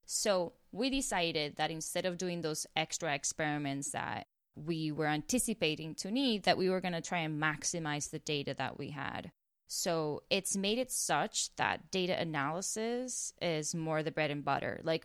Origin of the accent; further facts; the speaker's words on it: Puerto Rico; So I'm from Puerto Rico, and nobody in my family has ever left the island for pursuit of an education.